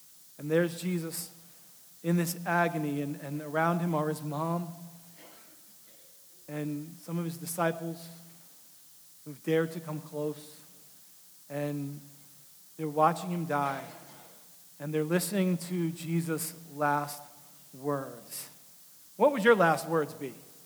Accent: New York City, New York, United States; my father and I started a project in my old house where I grew up in New York City.

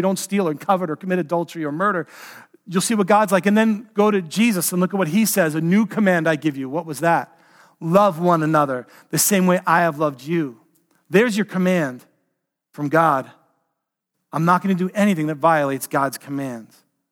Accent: New York City, New York, United States; I walked into a kosher deli growing up in New York City and asked for a cheeseburger

